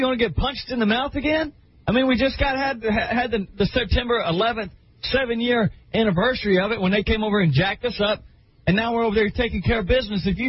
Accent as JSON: {"language": "English", "region": "Arkansas", "country": "United States", "tie": "born or raised there", "said": "I'm from Arkansas. I was born and raised in the woods."}